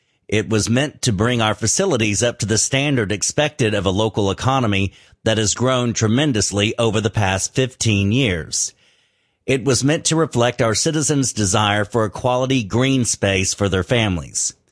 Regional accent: Midland, United States; Midland is my hometown. Our family has lived here for almost 100 years, and I will be buried here.

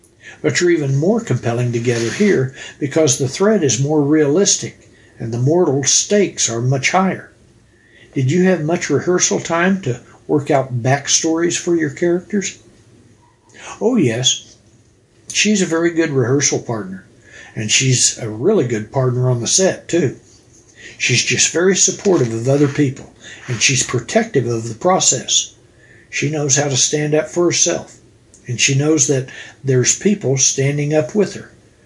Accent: Tucumcari, New Mexico, United States; also born or lived in Goodwell, Oklahoma; Well, I grew up in Tucumcari, New Mexico, and did leatherwork in shop class, things like that.

